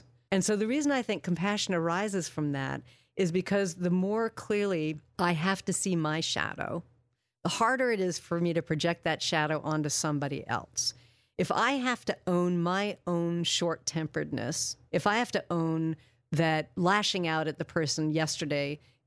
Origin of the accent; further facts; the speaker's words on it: Spokane, Washington, United States; I'm white, and I grew up in Spokane, Washington, which is a pretty white city.